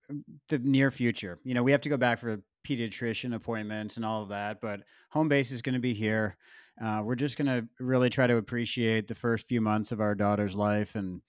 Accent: Toronto, Ontario, Canada; Well, I, for one, am looking forward to going back to my hometown of Toronto in November with you and seeing the induction ceremony.

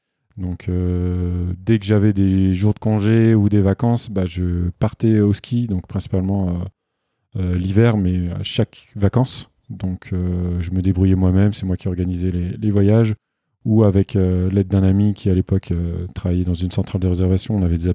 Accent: Île-de-France, France; Donc, je suis né en Île-de-France. Donc, j'ai grandi dans un milieu plus qu'urbain.

